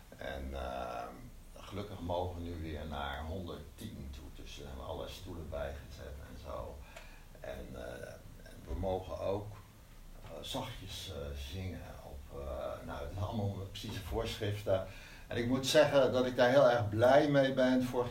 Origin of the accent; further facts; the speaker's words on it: Eindhoven, North Brabant, Netherlands; ik kom zelf uit de Lichtstad, ik woon in Eindhoven. Daar ben ik lid van de gemeente, Evangelische gemeente de Lichtstad.